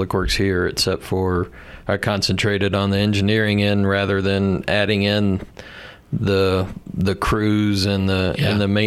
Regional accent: Huntsville, Alabama, United States; I was born and raised in North Alabama in Huntsville.

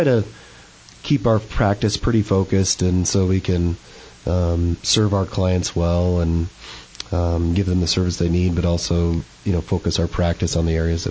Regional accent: Chino Valley, Arizona, United States; I grew up in Chino Valley, so this is kind of my home. We moved up here in I was 12 years old, so mid-90s, and my dad lives out here in the area.

